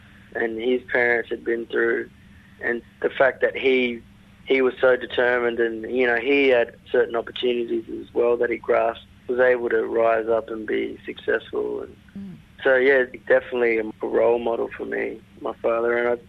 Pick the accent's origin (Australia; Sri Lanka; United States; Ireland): Australia; Katherine, Northern Territory; Because I grew up in Katherine, in Northern Territory. It's a small town. It's, you know, when I was there, it was around roughly 10,000 people.